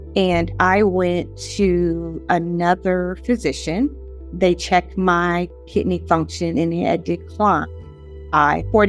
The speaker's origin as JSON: {"language": "English", "town": "Winston-Salem", "region": "North Carolina", "country": "United States", "tie": "born there", "said": "I was born in Winston-Salem, North Carolina."}